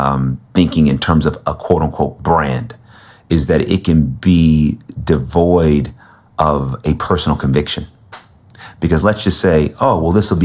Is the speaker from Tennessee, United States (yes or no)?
no; California, United States; Because, you know, growing up, I grew up in the Bay Area.